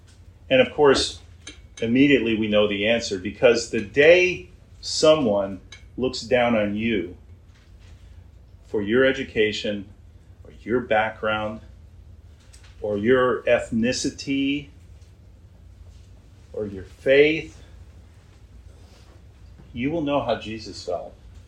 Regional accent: Round Lake, New York, United States; I was from Round Lake. Round Lake was the Nazareth of my school district, okay? Round Lake, most of the people I grew up with were drug addicts, committed crimes, had bad grades, flunked out of school.

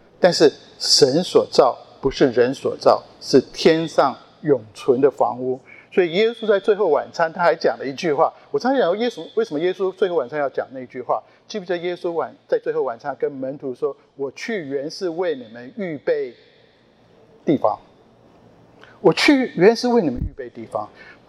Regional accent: Japan; also born or lived in Taiwan; now in United States; 每一次我跟玉芬回去台湾，虽然说是我们的家乡，好像又不像，回来美国也不像，我去日本，我在日本长大了

